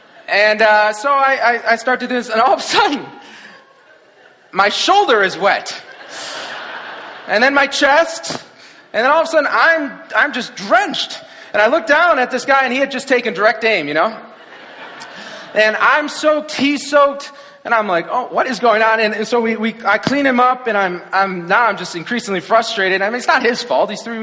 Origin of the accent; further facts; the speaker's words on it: Saline, Michigan, United States; I'm from Saline, Ann Arbor area, and it spit out, it said it's like about an hour drive.